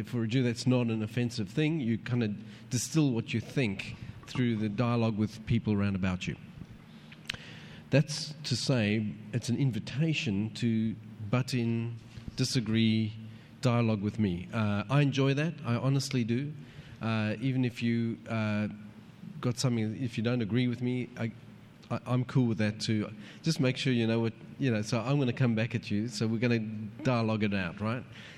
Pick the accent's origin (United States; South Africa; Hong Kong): South Africa; now in Australia; My accent, I've been picked out this morning already, is that I am from Australia, and I'm Australian. I've been longer in Australia than anywhere else, but I was born in and raised in South Africa. So I guess I'm colonial in some sense as well.